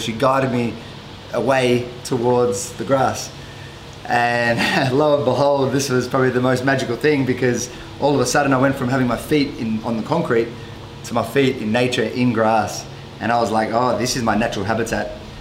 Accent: Australia; You know, I grew up in Australia

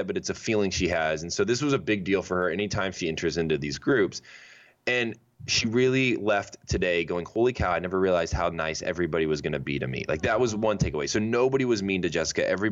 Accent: Indiana, United States; I'm from Indiana. Like I'm used to a pulled pork barbecue buffet.

